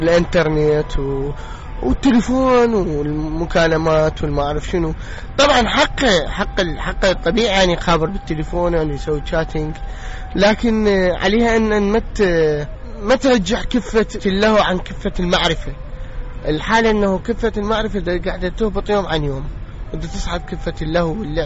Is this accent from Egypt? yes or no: no; Iraq; لكن هذا الشيء ما موجود عندنا بالعراق